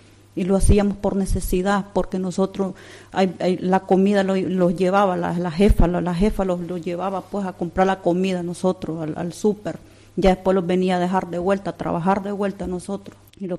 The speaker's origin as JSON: {"language": "Spanish", "country": "Nicaragua", "moved": "yes", "said": "yo me vine de allá de Nicaragua buscando, pues, porque ya está muy dura la situación, está muy dura. Entonces los venimos, pues, aquí con mi marido a trabajar"}